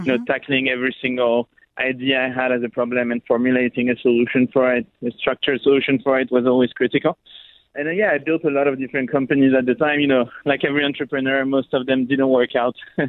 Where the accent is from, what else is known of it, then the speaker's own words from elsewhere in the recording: Paris, Île-de-France, France; also born or lived in Israel / United States; I'm originally from Paris. I grew up in Paris, eventually moved to Israel to do my BA. I moved to the U.S. to do my master's.